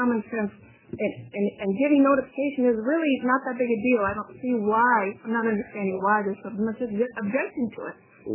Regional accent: Portland, Oregon, United States; I'm from Portland. And I'm not with any organization. I'm just a common native Oregonian neighbor.

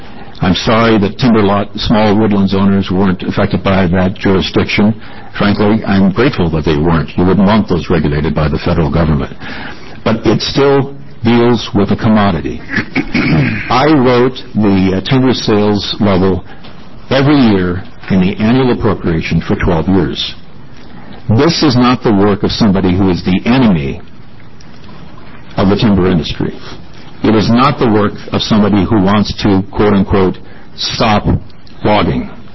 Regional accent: Redmond, Oregon, United States; You might be interested to know that I grew up, spent my childhood in the 40s and 50s in a timber town. Redmond, Oregon was a timber town in those days.

